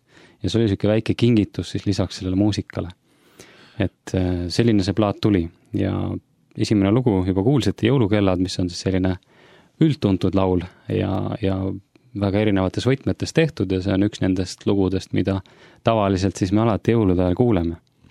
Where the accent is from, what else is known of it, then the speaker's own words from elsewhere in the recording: Kohila, Rapla County, Estonia; ma olen ise pärit Kohilast ja käin ka Kohila koguduses. Ma olen tegelikult elanud terve oma elu põhimõtteliselt seal välja arvatud, käisin vahepeal Tallinnas koolis.